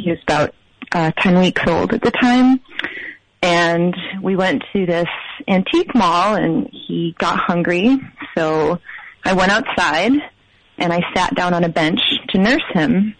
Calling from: Ithaca, New York, United States; I'm calling from Ithaca.

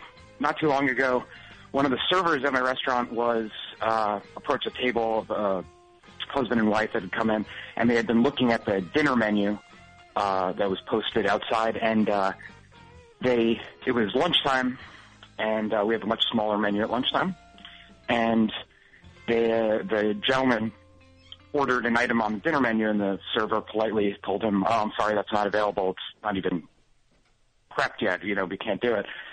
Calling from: Brooklyn, New York, United States; I'm calling from Brooklyn.

